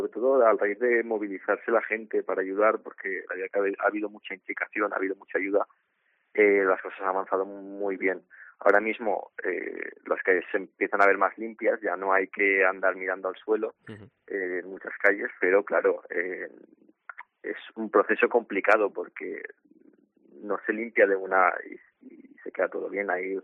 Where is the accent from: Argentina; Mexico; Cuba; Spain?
Spain; Algemesí, Valencian Community; Tengo el problema estas últimas semanas, que mi pueblo fue afectado gravemente por la dana y una riada.